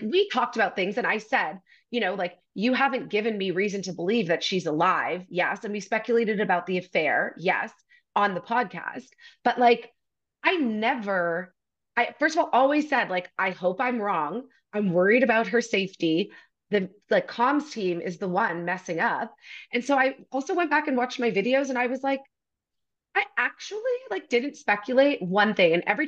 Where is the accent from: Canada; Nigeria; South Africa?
Canada; I'm Canadian. We are under the Commonwealth. I grew up, we have the royals on our money.